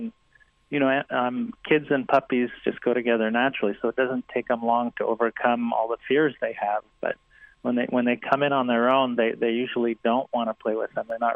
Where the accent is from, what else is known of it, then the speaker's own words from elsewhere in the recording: Palestine; moved away as an adult; now in United States; I'm actually from there. I'm from Palestine. I was born in Palestine. And then I came to America for college.